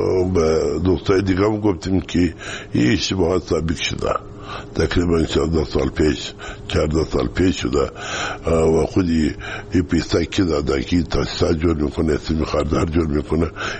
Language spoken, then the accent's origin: Persian; Kandahar, Afghanistan; ما از کندهار هستیم.